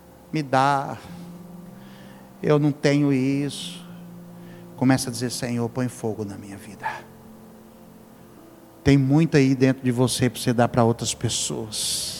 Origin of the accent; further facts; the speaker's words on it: Exu, Pernambuco, Brazil; born there; Porque eu nasci numa terra chamada Exu, gente, você acredita? Local de nascimento, Exu.